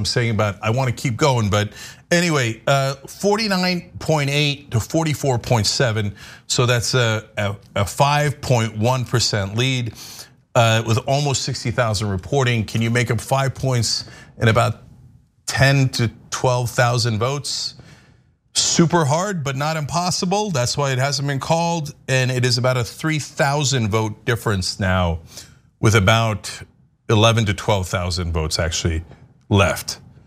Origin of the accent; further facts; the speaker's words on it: United States; By the way, I was vehemently against the American government when Trump was president, and I'm an American, okay?